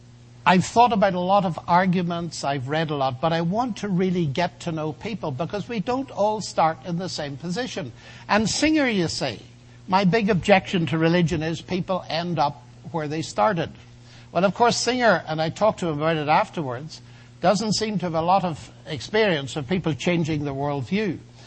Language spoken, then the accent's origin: English; Ireland; I come from Ireland, which has a pretty rotten reputation for religion. And I was very fortunate to have parents who were Christian and not sectarian